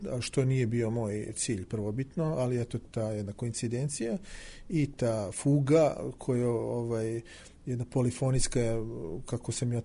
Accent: Belgrade, Serbia; also born or lived in Zadar; Moj otac je sa juga Srbije, iz Novog Pazara i Sandžaka. Živim u Beogradu ceo život. Dakle, mi smo rođeni obojica u Jugoslaviji, u državi koja ne postoji više

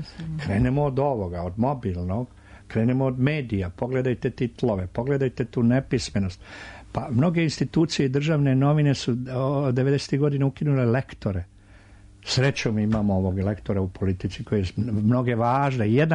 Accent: Višegrad, Republika Srpska, Bosnia & Herzegovina; Ali, ako ja uzmem prosim rodom iz Višegrada, moj Višegrad

